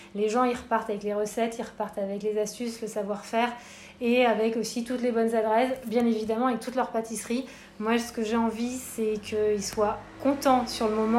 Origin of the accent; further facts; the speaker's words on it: Paris, Île-de-France, France; now in Bordeaux, France; J'ai sauté le pas en venant vivre à Bordeaux, donc je suis parisienne d'origine.